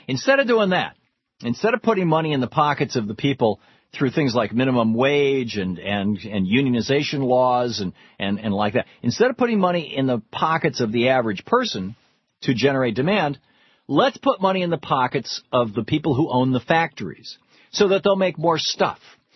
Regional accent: Lansing, Michigan, United States; I grew up in Lansing, Michigan, big GM factory in Lansing, Michigan

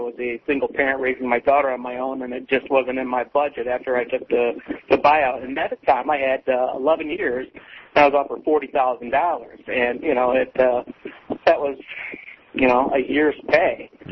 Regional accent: Grand Rapids, Michigan, United States; Yeah, I'm from Grand Rapids.

